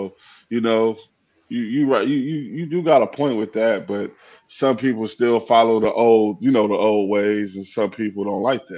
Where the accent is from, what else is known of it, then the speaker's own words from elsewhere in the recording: Rialto, California, United States; Man, I'm from Rialto, California, originally. You feel me? From Sycamore, the Sycamore Division, all through Rialto, though.